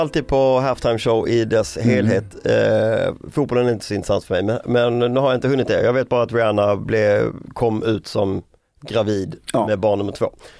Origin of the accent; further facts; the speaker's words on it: Malmö, Skåne, Sweden; men jag kommer från Malmö och håller på.